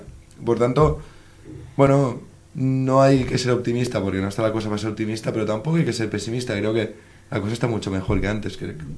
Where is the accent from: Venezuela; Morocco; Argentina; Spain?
Spain; Valencian Community; somos así, los valencianos, somos así, inútiles.